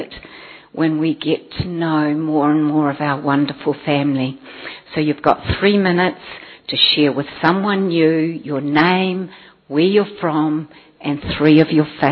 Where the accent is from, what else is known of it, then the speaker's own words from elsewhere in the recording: New Zealand; So, I come from New Zealand, and locally I am a teacher, secondary teacher